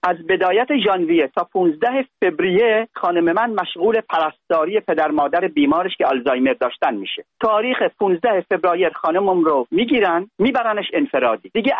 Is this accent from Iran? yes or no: no; United Arab Emirates; born or raised there